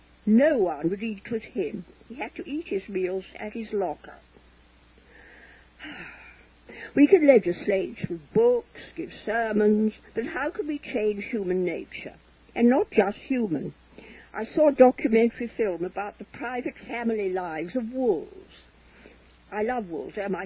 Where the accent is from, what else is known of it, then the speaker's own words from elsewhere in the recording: Reigate, South East England, United Kingdom; also born or lived in London; I was born in London, and then we moved to a country town, Reigate, in right near London. I was 5 years old.